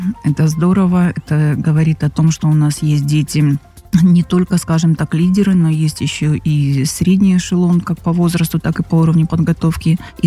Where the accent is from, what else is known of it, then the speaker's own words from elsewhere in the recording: Nevinnomyssk, Stavropol Krai, Russia; И выехали на соревнования в город Невинномысск, мой родной город.